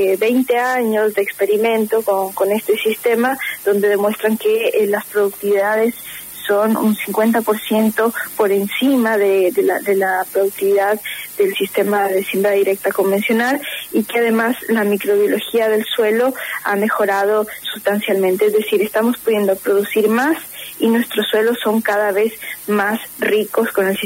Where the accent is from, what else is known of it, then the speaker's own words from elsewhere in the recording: Quito, Pichincha, Ecuador; Yo soy de Ecuador, de la capital, Quito.